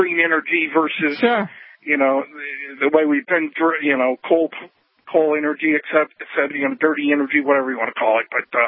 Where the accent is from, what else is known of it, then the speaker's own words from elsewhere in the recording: Japan; I told you I grew up in Japan in high school, and I was in a couple big ones when I was over there